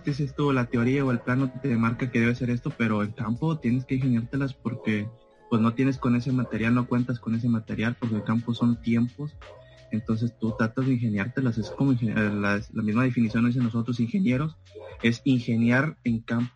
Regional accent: Ciudad Victoria, Tamaulipas, Mexico; un paisano de aquí de donde soy, Ciudad Victoria, Tamaulipas.

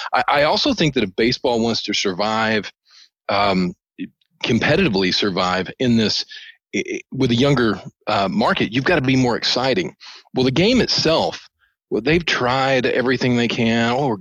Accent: Arkansas, United States; I grew up with that in Arkansas. So we had blue laws.

